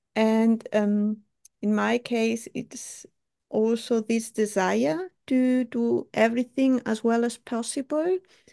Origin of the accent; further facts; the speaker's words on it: Barcelona, Catalonia, Spain; now in Germany; I come from Barcelona, but I've been living in Germany for more than 20 years now.